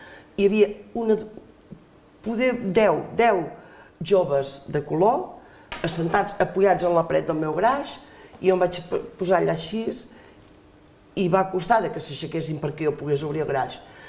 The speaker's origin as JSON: {"language": "Catalan", "town": "Olot", "region": "Catalonia", "country": "Spain", "said": "Olot, jo estic enamorada del meu Olot, jo soc olotina pels 4 costats. I jo m'he estimat molt el meu poble d'Olot."}